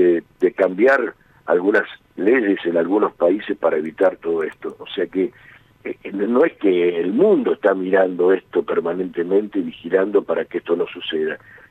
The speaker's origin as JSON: {"language": "Spanish", "country": "Argentina", "said": "si realmente somos argentinos de ley."}